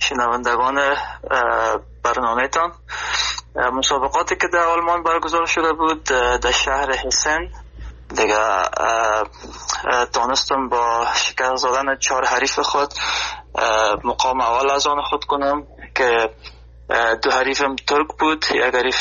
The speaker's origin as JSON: {"language": "Persian", "country": "Afghanistan", "moved": "yes", "lives_now": "Germany", "said": "به خاطر این هدف خود از افغانستان آلمان آمدم"}